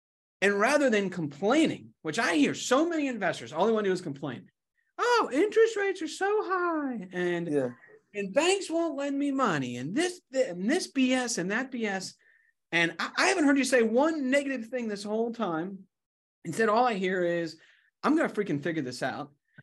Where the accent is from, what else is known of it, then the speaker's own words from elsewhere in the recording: Lancaster, United States; So I'm from Lancaster. It's boring.